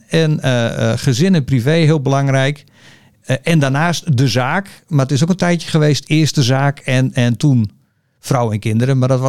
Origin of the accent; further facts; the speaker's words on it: Sneek, Friesland, Netherlands; also born or lived in Drachten; Opgegroeid in het mooie Sneek.